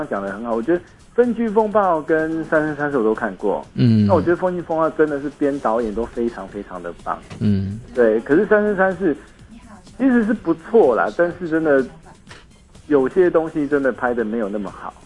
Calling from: Changhua, Changhua County, Taiwan; 我是彰化的

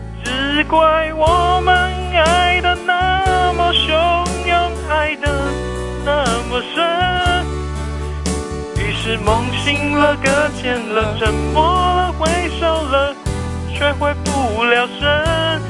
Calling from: Hsinchu, Taiwan; 我是新竹的

